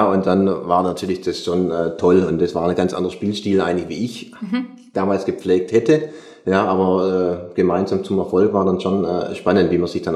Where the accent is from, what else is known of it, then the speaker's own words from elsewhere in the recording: Welzheim, Baden-Württemberg, Germany; now in Schorndorf, Germany; ich bin in Welzheim aufgewachsen, lebe aber mittlerweile seit 7 Jahren in Schondorf